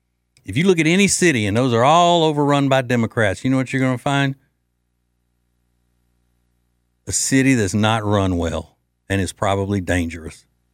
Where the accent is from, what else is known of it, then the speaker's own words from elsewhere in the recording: Louisiana, United States; he's always amused by things that come out of my home state of Louisiana.